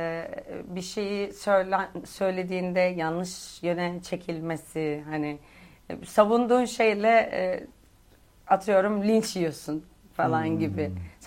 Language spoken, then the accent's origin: Turkish; Denizli, Turkey; also born or lived in Kayseri; ve 5 yaşına kadar Kayseri'deydim. Ondan sonra Denizli'ye taşındık. Yani artık bir taraf Kayseri, bir taraf Denizli gibi oldu. Daha çok Denizli'de büyüdüm, yani orada yaşıyoruz.